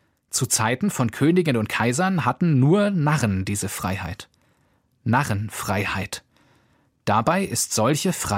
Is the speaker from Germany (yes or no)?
yes; Brandenburg, Germany; born there; now in Berlin, Germany; die ich mir als gebürtiger Brandenburger und deshalb eher unkarnevalistischer Mensch stelle